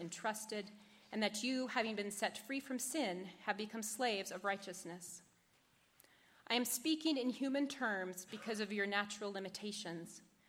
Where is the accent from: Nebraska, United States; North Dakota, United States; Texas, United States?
North Dakota, United States; Garrison; Well, I grew up in Garrison, North Dakota, doing push-ups most of my life.